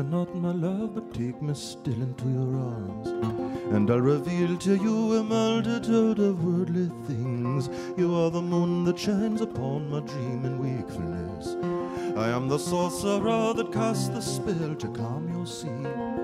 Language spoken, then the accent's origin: English; St. Augustine, Florida, United States; I'm from St. Augustine, as Pat has said.